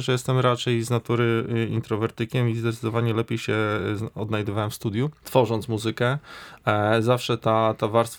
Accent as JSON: {"language": "Polish", "town": "Rzeszów", "region": "Subcarpathian Voivodeship", "country": "Poland", "lives_now": "Łódź, Poland", "said": "bo ja z Łodzi ogólnie nie jestem. Ja pochodzę z Rzeszowa, przeniosłem się tutaj na studia, tutaj studiowałem i potem już tutaj zostałem."}